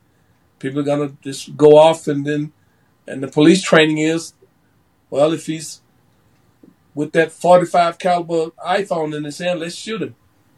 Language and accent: English; Jackson, Mississippi, United States; I'm from Jackson, Mississippi, and I guarantee you that is one of the most dangerous cities in this country.